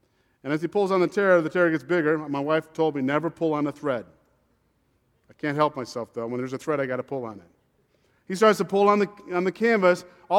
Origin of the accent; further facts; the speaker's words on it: Syracuse, New York, United States; also born or lived in Flint, Michigan; When I think about Rochester, New York, I come from Syracuse. Actually, I wasn't born in Syracuse. I was born in Flint, Michigan.